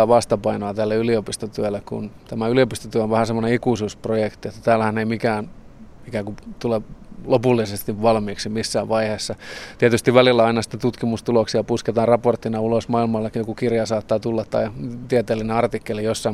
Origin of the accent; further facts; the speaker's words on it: Turku, Southwest Finland, Finland; also born or lived in Helsinki; 1972 synnyin Helsingissä, mutta se jäi aika lailla tällaiseksi lyhyeksi episodiksi. 1974 palasin Turkuun ja olen tässä parinkymmenen kilometrin päässä asunut tuolla Paattisilla, joka oli itse asiassa oma kuntansa vielä vuoden 1972 loppuun ja sitten liittyi Turkuun